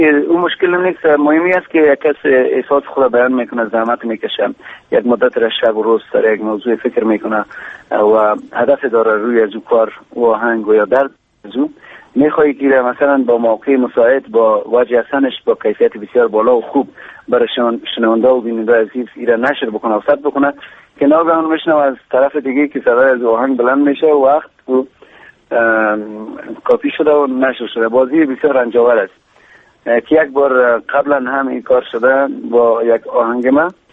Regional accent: Kabul, Afghanistan; خب به هر ترتیب ما در کابل بزرگ شدیم، مدت بیشتر از 26-27 سال است که همینجا زندگی میکنیم، در کابل هستیم

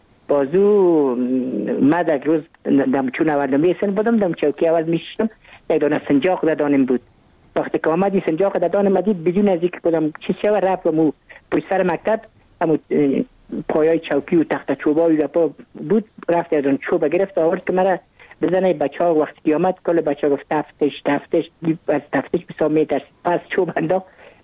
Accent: Kabul, Afghanistan; born there; من متولد کابل هستم، در نایی اول کابل تولد شدیم.

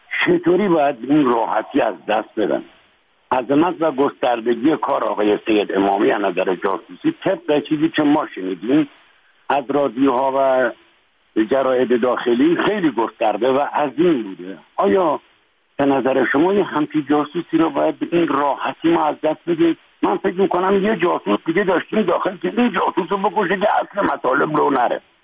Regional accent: Iran; به عنوان یک ایرانی

